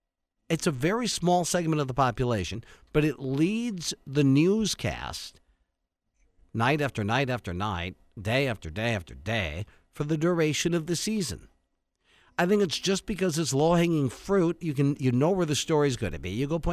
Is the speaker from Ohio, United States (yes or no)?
no; Wisconsin, United States; this is just a return to the winters I grew up with in Wisconsin.